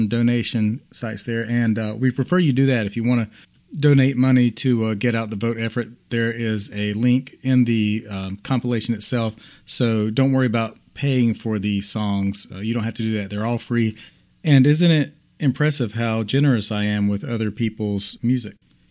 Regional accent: Montclair, New Jersey, United States; live in Montclair, New Jersey, my hometown

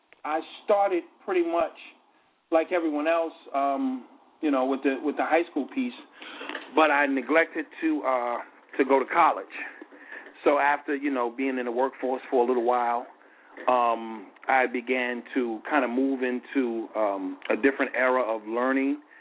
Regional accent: Queens, New York, United States; Yes, ma'am. I'm originally born and raised in Queens, New York, and I guess I've been in Queens and New York all my life.

